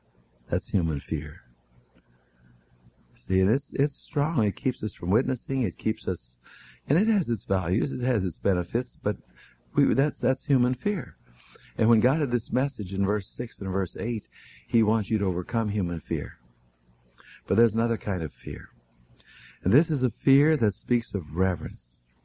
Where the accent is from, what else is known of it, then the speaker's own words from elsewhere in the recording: Kansas, United States; climbing the silo on that farm I grew up in Kansas